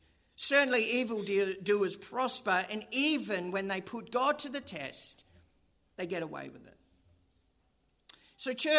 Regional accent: Australia; now in Europe; as an Australian living in Europe, as soon as you start to speak, you'll usually hear the sentence, "You're not from around here, are you?" As an Aussie abroad

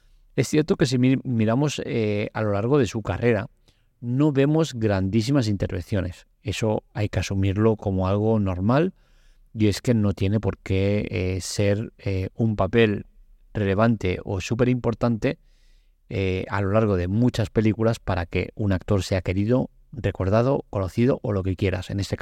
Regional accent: Catalonia, Spain; yo estoy condicionado por mi lengua materna, pero yo creo que los que no sois de aquí de Cataluña tenéis desventaja

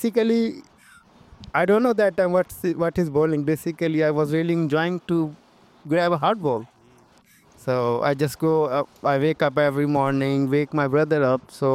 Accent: Sialkot, Punjab, Pakistan; born there; I was born in Pakistan, the city called Sialkot.

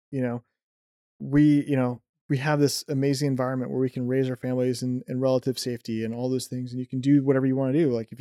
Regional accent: United States; born there; obviously I'm biased because I was born in America and I served in the military.

